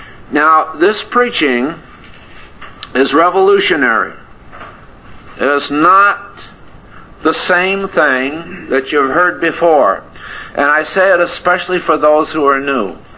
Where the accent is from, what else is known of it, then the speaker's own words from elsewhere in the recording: United States; I'm an American preaching to an Americans